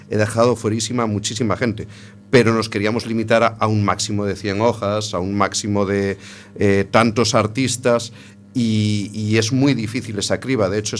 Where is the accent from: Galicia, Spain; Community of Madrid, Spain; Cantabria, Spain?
Galicia, Spain; A Coruña; first language Spanish; yo soy castellano hablante, desgraciadamente me crié en una familia en la que no existe el gallego y siempre me he comunicado en castellano aquí en A Coruña.